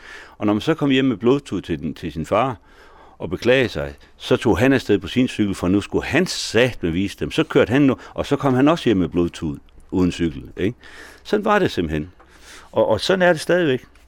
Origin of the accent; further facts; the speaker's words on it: Frederikshavn, North Denmark Region, Denmark; Jeg kommer jo op fra Nordjylland, fra Frederikshavn og omegn.